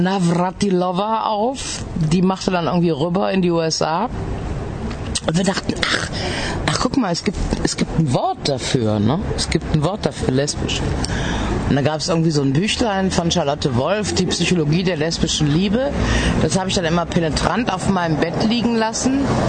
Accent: Gummersbach, North Rhine-Westphalia, Germany; born there; ich komme ja gebürtig aus Gummersbach

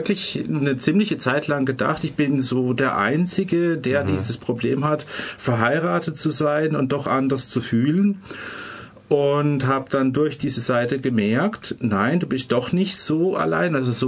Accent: Lörrach, Baden-Württemberg, Germany; ich bin aufgewachsen in Lörrach und das ist ja jetzt auch nicht gerade die kosmopolitischste Stadt und war halt auch ein sehr konservatives Umfeld.

